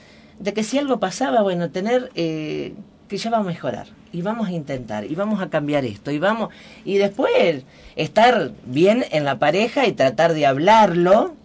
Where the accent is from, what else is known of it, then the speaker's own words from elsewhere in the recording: Andino, Santa Fe, Argentina; born there; Yo te digo la verdad, yo soy nacida en Andino.